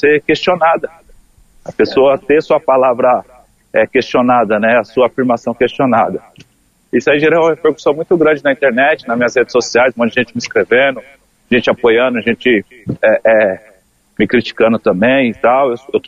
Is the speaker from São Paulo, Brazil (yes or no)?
yes; São Paulo, Brazil; eu sou do interior de São Paulo e se usa bastante, mano.